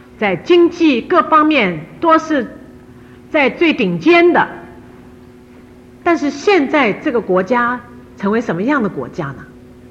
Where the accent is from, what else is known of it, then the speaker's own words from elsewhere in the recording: Taiwan; moved away; 好像早期我从台湾来，早期台湾有送面粉、送牛奶、送黄豆